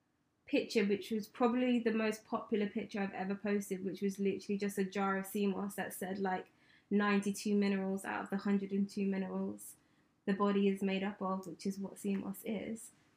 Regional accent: Ireland; born there; accent: English; So they think I'm actually, well, born in Ireland, but my accent is English.

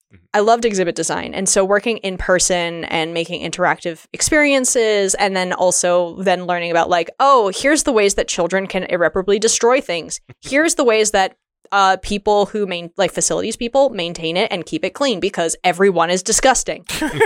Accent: East Coast, United States; I'm from the East Coast. We're not talking about deep dish pizza.

